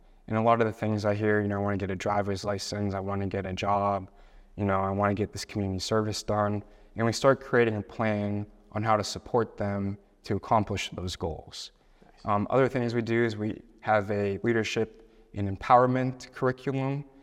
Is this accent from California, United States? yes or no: no; Youngstown, Ohio, United States; I started working at an agency in my hometown of Youngstown, Ohio.